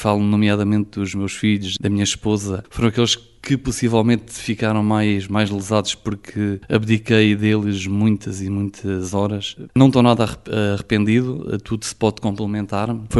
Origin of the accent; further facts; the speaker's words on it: Degolados, Portalegre, Portugal; as pessoas que me viram nascer, sou natural de Degolados, toda a minha família é de Degolados